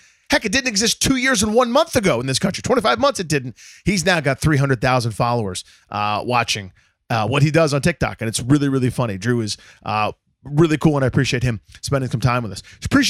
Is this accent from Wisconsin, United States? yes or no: no; Washington, District of Columbia, United States; he's a fun guy from my hometown here in Washington, D.C.